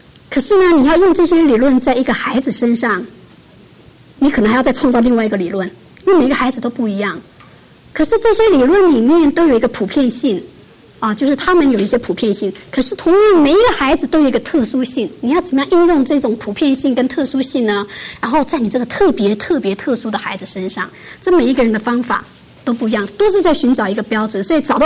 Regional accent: China; 因为我们中国人都觉得很中国人很骄傲

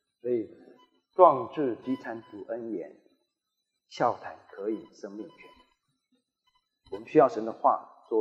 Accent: Taiwan; 对我来说，生在台湾，长在台湾，我只有一次回过中国，短短的7天，在我的家乡厦门几乎足不出户。

